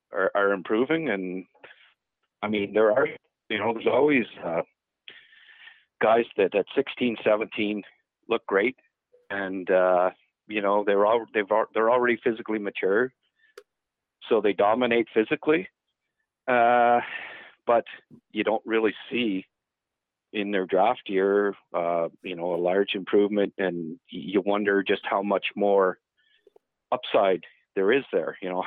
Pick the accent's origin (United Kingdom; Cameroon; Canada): Canada; Renfrew, Ontario; Well, I mean, he's from Cobb and I'm from Renfrew.